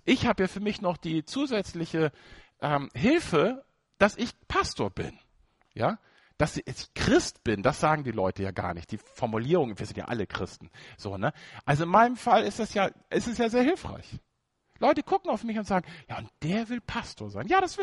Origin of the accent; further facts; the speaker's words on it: Schleswig-Holstein, Germany; In Nordfriesland, wo ich groß geworden bin